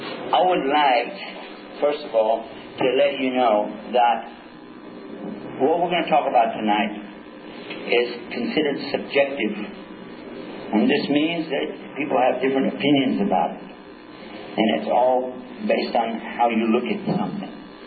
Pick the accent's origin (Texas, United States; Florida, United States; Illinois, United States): Texas, United States; I hail from Texas. So I'm having to translate everything from Texas into English.